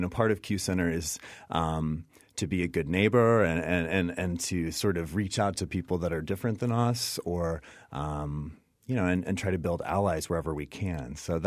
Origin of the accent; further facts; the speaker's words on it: Midwest, United States; Well, I mean, I was raised in the Midwest. My father was a pastor in a very conservative evangelical home.